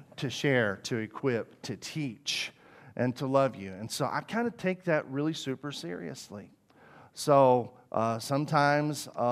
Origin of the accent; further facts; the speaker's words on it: Arkansas, United States; I'm from Arkansas, so I can do me a Bill Clinton.